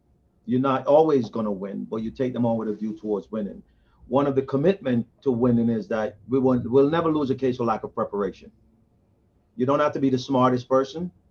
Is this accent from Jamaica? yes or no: yes; Hopewell, Hanover Parish, Jamaica; now in United States; originally born and raised in Hopewell, Hanover. Went to Herbert Morrison and migrated to the United States in 1984.